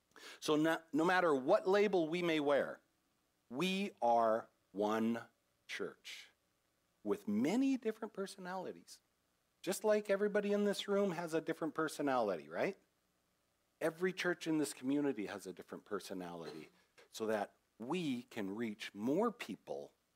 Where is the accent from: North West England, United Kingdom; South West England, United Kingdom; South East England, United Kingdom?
South West England, United Kingdom; So I'm thrilled to see an evangelical presence in my hometown now, because there are a lot of people outside of these walls who are yet to know that Jesus loves them.